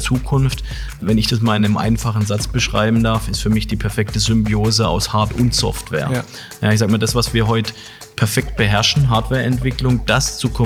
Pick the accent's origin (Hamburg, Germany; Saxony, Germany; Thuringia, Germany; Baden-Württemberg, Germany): Baden-Württemberg, Germany; Heilbronn; Ich bin hier in der Region groß geworden, ja, bin in Heilbronn geboren. Von daher freut es mich auch wirklich, heute hier zu sein, in meiner Geburtsstadt sozusagen.